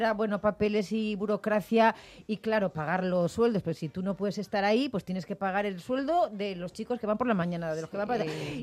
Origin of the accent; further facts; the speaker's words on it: Gijón, Asturias, Spain; Oye, que yo soy de Gijón.